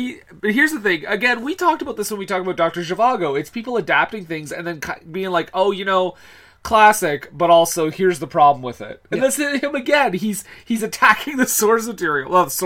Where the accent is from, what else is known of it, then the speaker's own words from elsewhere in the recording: Canada; And we are Canadian.